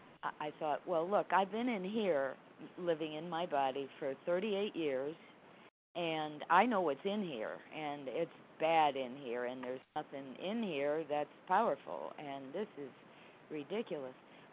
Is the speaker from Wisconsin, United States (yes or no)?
no; Connecticut, United States; from Connecticut, and thank God, and that's who I think I am covered today.